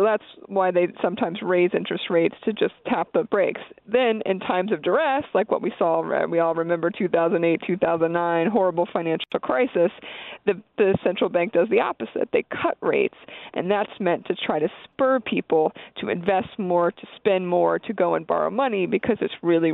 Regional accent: Pennsylvania, United States; I'm from Pennsylvania.

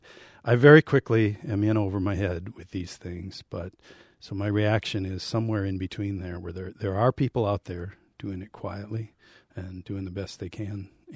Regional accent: New Auburn, Wisconsin, United States; about my hometown of New Auburn

